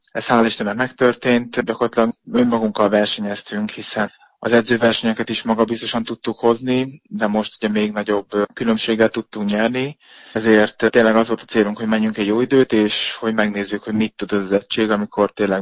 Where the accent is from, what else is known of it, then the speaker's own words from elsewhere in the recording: Gyomaendrőd, Békés, Hungary; mi leköltöztünk Gyömendrődre, mind a ketten onnan származunk